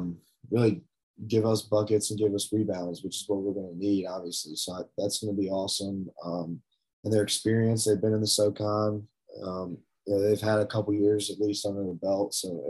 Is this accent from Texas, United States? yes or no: no; Greensboro, North Carolina, United States; So I'm from Greensboro. So I played against him a couple times.